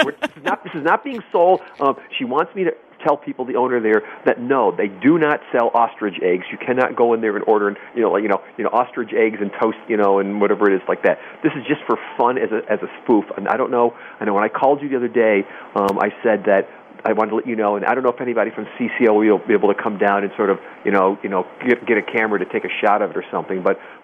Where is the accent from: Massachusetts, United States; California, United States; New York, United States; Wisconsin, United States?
New York, United States; even though I grew up back in New York.